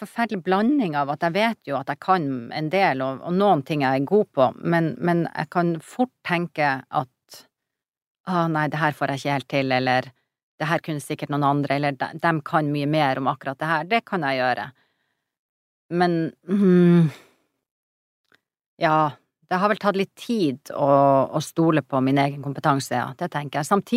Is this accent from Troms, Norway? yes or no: yes; Troms, Norway; når jeg vokste opp I Malangen